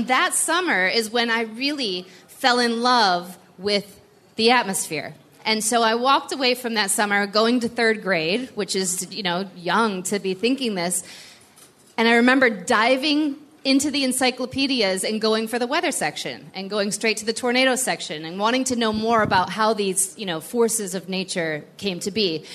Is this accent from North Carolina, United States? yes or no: no; Michigan, United States; also born or lived in California; So when I grew up in Michigan. I was actually born in Southern California, but we moved very quickly to Michigan.